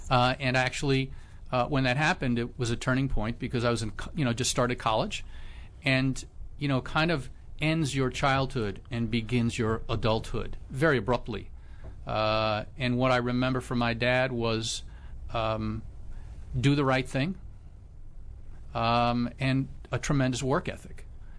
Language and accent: English; New York City, New York, United States; I grew up in New York City, about 10 minutes from Yankee Stadium. It was a rough neighborhood in the 60s.